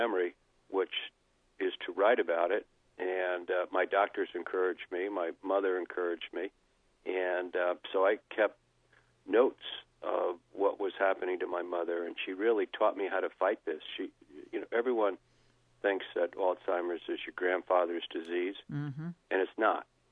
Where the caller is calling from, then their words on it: Massachusetts, United States; But I'm calling from Cape Cod.